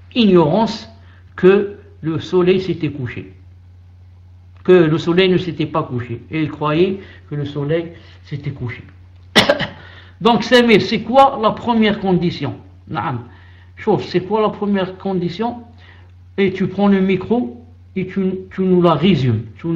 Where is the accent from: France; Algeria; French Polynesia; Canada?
Algeria; chez nous en Algérie, dans les recoins, vraiment, les petits patelins dans la forêt ou je ne sais où, surtout je crois au Sahara